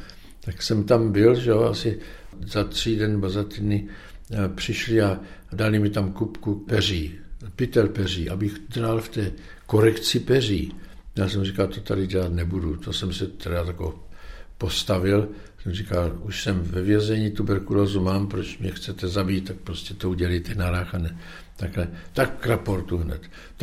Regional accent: Brno, South Moravian Region, Czechia; jenomže já jsem byl z Brna, pracoval jsem v Brně

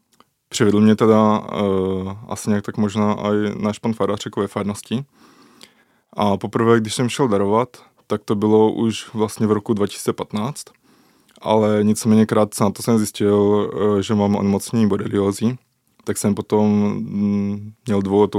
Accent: Moravská Nová Ves, South Moravian Region, Czechia; Obec Hrušky, právě Moravská Nová Ves a Týnec. A to je vlastně moje rodná vesnice.

